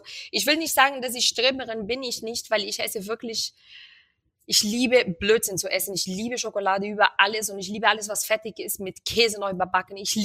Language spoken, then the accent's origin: German; Rio de Janeiro, Brazil; Und ich komme aus Rio und bei uns wird viel...